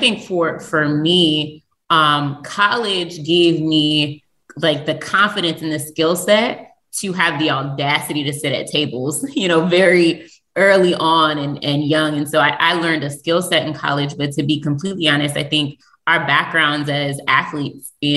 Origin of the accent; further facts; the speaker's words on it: Pennsylvania, United States; Myself, I'm from actually outside of Philadelphia, close to Lincoln University.